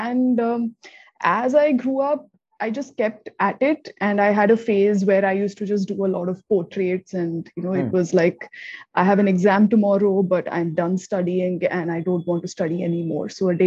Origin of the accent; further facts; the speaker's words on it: Thane, Maharashtra, India; also born or lived in Hyderabad; I grew up in Thane. So I was born in Hyderabad, but then my father, he got transferred to Bombay in 94 for his job. So we've just lived in Thane since 94. So I've grown up here. My schooling was here.